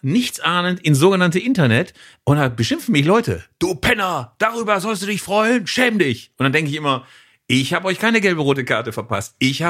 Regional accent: Bielefeld, North Rhine-Westphalia, Germany; Und das sage ich als Bielefelder

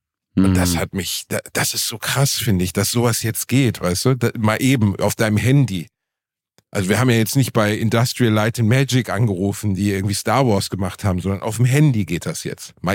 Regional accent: Gelsenkirchen, North Rhine-Westphalia, Germany; Weil das war natürlich, also Gelsenkirchen-Rotthausen, Digga, verstehst du? Das war jetzt nicht, ich bin ja nicht auf dem Internat Salem aufgewachsen, sondern ich bin im Problembezirk des Problembezirks aufgewachsen.

